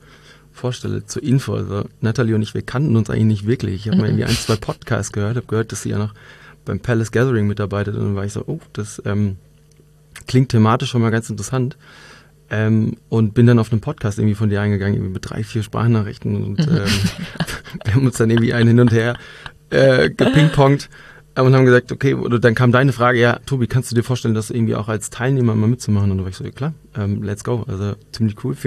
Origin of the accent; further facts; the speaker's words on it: North Rhine-Westphalia, Germany; now in Munich, Germany; auch Wahlmünchner, ich bin eigentlich in der NRW groß geworden.